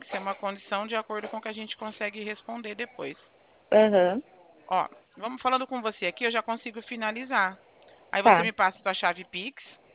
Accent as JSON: {"language": "Portuguese", "town": "Bebedouro", "region": "São Paulo", "country": "Brazil", "said": "eu sou de Bebedouro mesmo."}